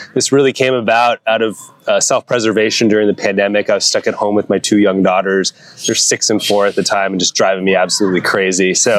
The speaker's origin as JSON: {"language": "English", "town": "Pasadena", "region": "California", "country": "United States", "tie": "born or raised there", "said": "Well, I grew up in Pasadena, so not very close to the ocean, but my parents had a place in Carpinteria, just south of Santa Barbara."}